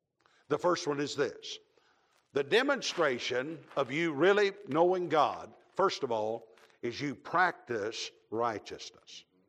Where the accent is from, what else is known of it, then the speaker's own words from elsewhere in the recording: North Carolina, United States; You know that, now I'm from North Carolina. I know y'all pronounce things different than